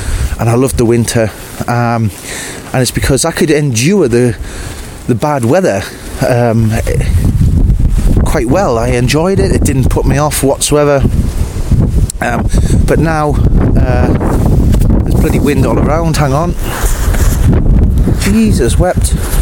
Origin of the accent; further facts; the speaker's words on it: Hexham, North East England, United Kingdom; Where I come from, I come from Hexham originally, in Northumberland, and not too far away from the Roman Wall, and of course the Pennines are fairly close by and the Cheviots are close